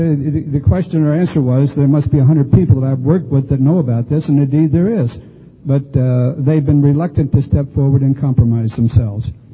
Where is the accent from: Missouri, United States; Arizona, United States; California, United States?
Arizona, United States; Sedona; in my hometown, Sedona, Arizona